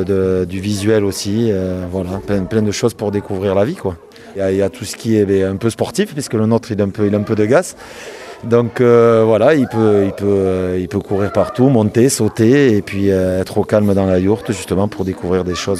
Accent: Mont-de-Marsan, Nouvelle-Aquitaine, France; Et puis je suis de Mont-de-Marsan, voilà, tout simplement.

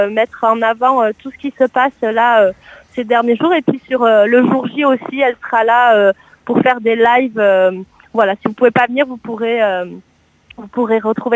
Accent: Sauvion, Nouvelle-Aquitaine, France; tous les gens sont contents de vous accueillir ici les Montois chez nous à Sauvion.

